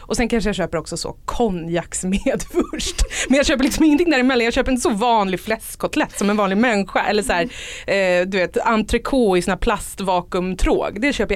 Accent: Stockholm, Stockholm County, Sweden; jag är uppvuxen i Stockholm.

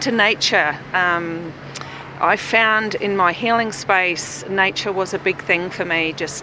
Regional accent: New Zealand; now in Australia; I met my husband in Perth, Australia. I'm originally a Kiwi.

